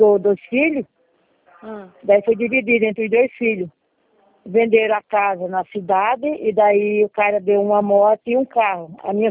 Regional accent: Sapiranga, Rio Grande do Sul, Brazil; Eu sou de Sapiranga, fora.

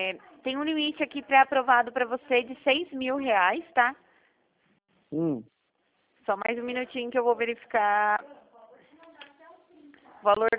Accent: Bragança Paulista, São Paulo, Brazil; Eu sou de Bragança Paulista.

